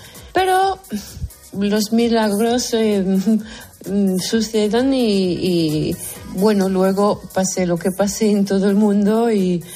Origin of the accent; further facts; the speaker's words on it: Denmark; Spanish is a second language; Yo que soy danesa, yo entiendo por qué todo el mundo se va en España para hacer las vacaciones.